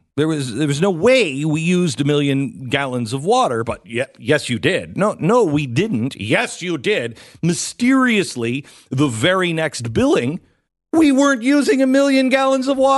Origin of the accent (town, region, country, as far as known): Seattle, Washington, United States; born or raised there